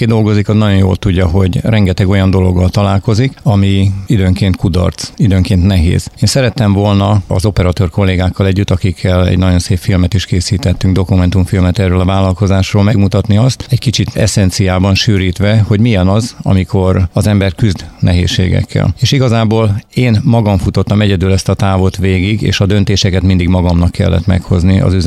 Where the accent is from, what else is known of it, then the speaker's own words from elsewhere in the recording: Békéscsaba, Békés, Hungary; now in Eger, Hungary; Egyébként 45 évig Békés Csabán éltem, alföldi gyerek vagyok.